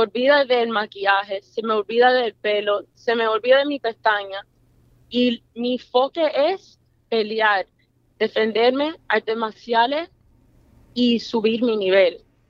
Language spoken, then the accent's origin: Spanish; Miami, Florida, United States; born there; Yo nací en Miami y soy una mujer bien trabajadora